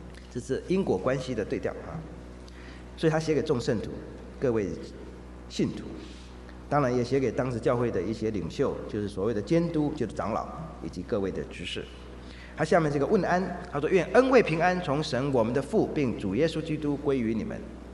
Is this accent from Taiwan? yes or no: yes; Taiwan; 如果你我们来自台湾的人